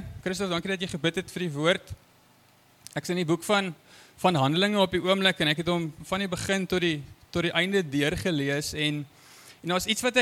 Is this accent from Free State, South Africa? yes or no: yes; Free State, South Africa; Ek kom uit die Vrystaat uit, en ek het daar tussen in die Mielielande groot geword, baie dankbaar vir oggend dat ek in Afrikaans kan bedien.